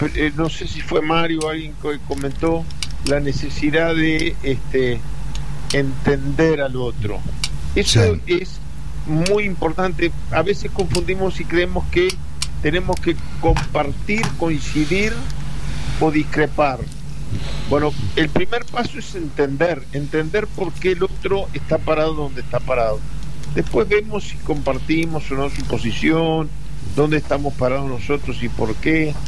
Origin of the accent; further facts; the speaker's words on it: United States; Yo me crié en Estados Unidos, yo llegué a Estados Unidos muy muchacho y volví de 30 años.